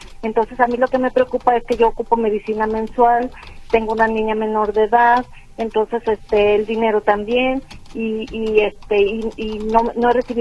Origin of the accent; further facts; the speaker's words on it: Zacatecas, Mexico; pero yo soy del estado de Zacatecas